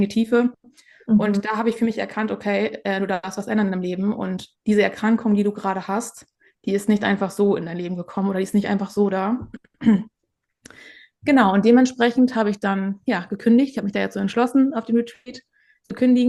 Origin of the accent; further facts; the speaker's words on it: Northern Germany, Germany; Ich komme aus dem Norden und ja, bin 31 Jahre alt.